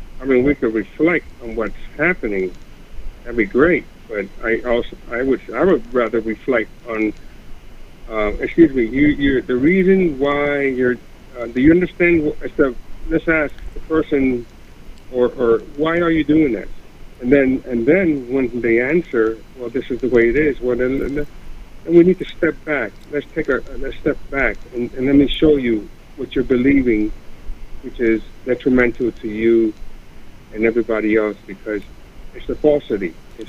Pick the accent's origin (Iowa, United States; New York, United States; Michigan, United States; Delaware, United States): New York, United States; now in Virginia, United States; Yes, sir. I'm a New Yorker. I grew up there.